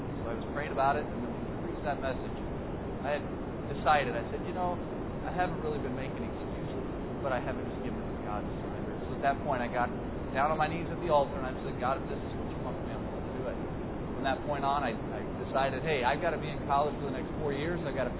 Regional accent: Missouri, United States; also born or lived in Iowa; I grew up in Missouri most of my life. Born in Iowa, actually, at the time. But raised in Missouri most of my life.

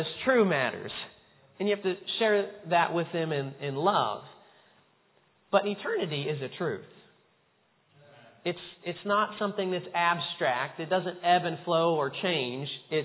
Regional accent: Franklin, Indiana, United States; I was talking not too long ago to a man in my hometown of Franklin there in Indiana.

